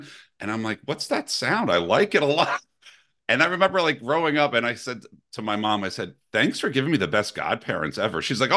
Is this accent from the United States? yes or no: yes; Brick, New Jersey, United States; but I practiced in my hometown in Brick, New Jersey.